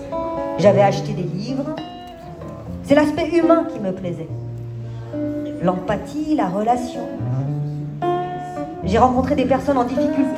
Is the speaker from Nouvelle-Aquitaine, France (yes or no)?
no; Centre-Val de Loire, France; now in Paris region, France; Je viens d'un village près de Châteauroux. C'est le pays de Gérard Depardieu. Le travail m'a amené en région parisienne.